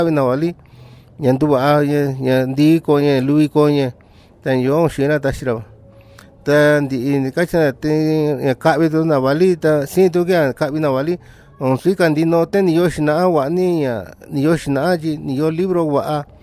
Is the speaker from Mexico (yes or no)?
yes; Ocuapa, Guerrero, Mexico; first language Tu'un Savi (Mixtec); Spanish is a second language; vengo del estado de Guerrero, del municipio de Copanatoyat, mi pueblo natal es Ocuapa. Y nuestra lengua que nosotros hablamos es el tonsabi.